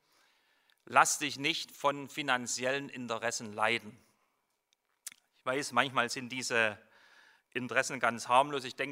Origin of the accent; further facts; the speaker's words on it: East Germany, Germany; Ich bin in der DDR groß geworden als Christ